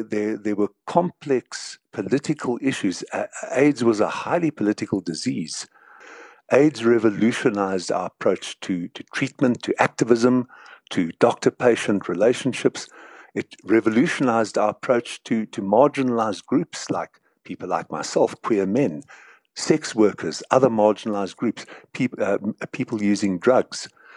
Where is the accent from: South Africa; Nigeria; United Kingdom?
South Africa; I'm an African. I'm a white African. I'm a South African. I'm 68 years old.